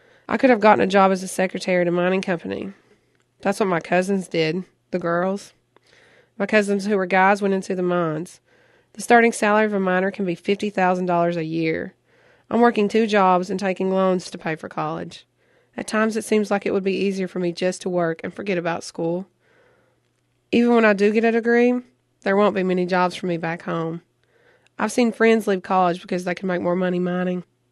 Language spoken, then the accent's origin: English; Kentucky, United States; an old video from a mine disaster in my hometown. In 1976, there were two explosions at the Scotia mine in Letcher County, Kentucky.